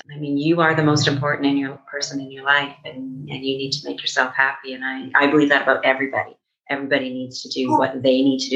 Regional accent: Canada; I think because I'm from Canada, near the border of the US as well.

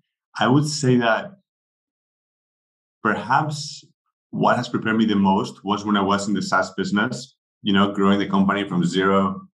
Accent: Spain; I'm from Spain, so I grew up there.

